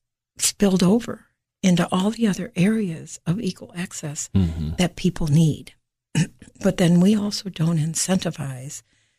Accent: Beloit, Wisconsin, United States; born there; I was born in Beloit, Wisconsin.

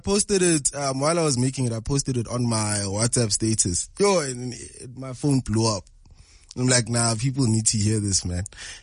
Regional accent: Katlehong, Gauteng, South Africa; I'm from Kukatlong, ne?

